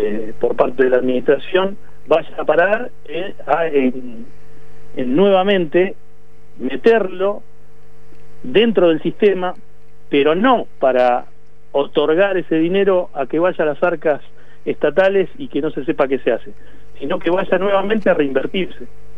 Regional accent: San Francisco Solano, Buenos Aires Province, Argentina; Yo soy de San Francisco Solano, que es el patio de atrás de Quilmes.

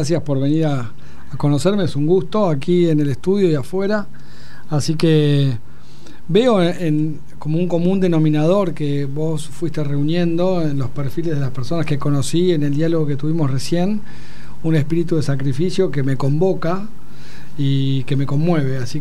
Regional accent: Ciudad Evita, Buenos Aires Province, Argentina; Bueno, nací en Ciudad Evita, un barrio del partido de La Matanza, donde fui inmensamente feliz

